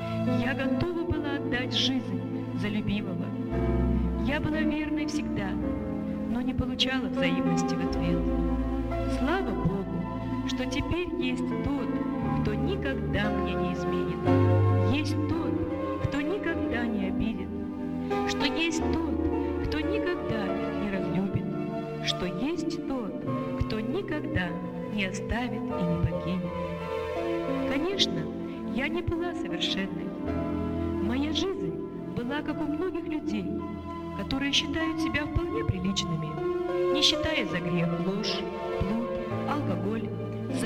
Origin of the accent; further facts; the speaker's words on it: Russia; Всю свою жизнь я прожила в России. Мой родной язык русский. Россия – это моя родина. Россия – это мой дом.